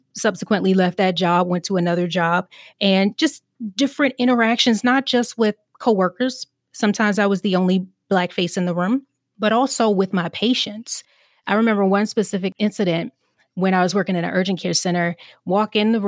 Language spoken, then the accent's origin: English; Baltimore, Maryland, United States; I already said I grew up in Baltimore City. And I grew up in Baltimore City at a time before it was gentrified